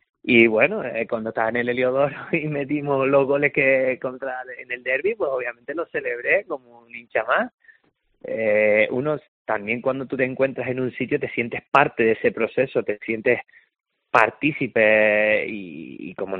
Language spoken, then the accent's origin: Spanish; Canary Islands, Spain; Yo a día de hoy la verdad que me considero sobre todo canario, y eso lo he defendido siempre.